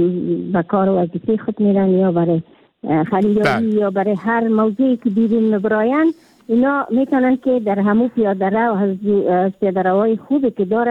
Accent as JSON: {"language": "Persian", "region": "Kabul", "country": "Afghanistan", "said": "خود من یک کابلی هستم"}